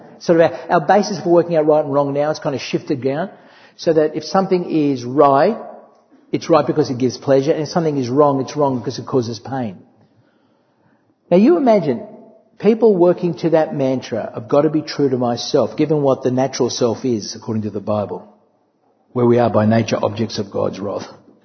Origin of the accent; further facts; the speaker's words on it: Australia; I identify as an Australian